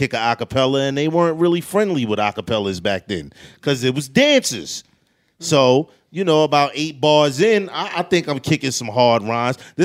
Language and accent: English; New York City, New York, United States; But growing up in Queensbridge, the Reece Center was almost like a celebrity spot, so you had mad people come through.